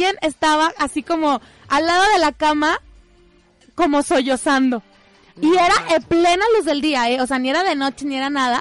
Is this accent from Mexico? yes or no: yes; Ciudad Valles, San Luis Potosí, Mexico; nosotras somos de Valles y ella se vino de vacaciones